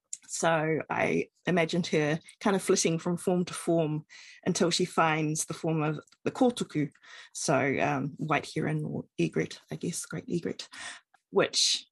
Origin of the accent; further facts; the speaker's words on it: Taupo, Waikato, New Zealand; So I grew up in Taupō, but had lots of whānau in Rotorua.